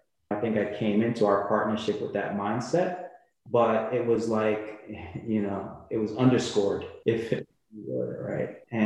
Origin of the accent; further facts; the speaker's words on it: Jamaica; born there; moved away; I have Jamaican parents. I was born in Jamaica.